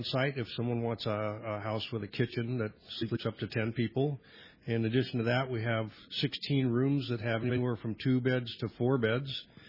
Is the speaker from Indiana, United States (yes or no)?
no; San Diego, California, United States; But going to San Quintin reminds me of growing up in San Diego.